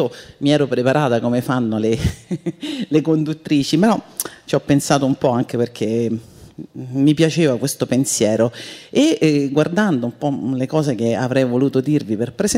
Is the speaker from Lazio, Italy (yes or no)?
yes; Rome, Lazio, Italy; Sono romana e ho con la radio un rapporto molto particolare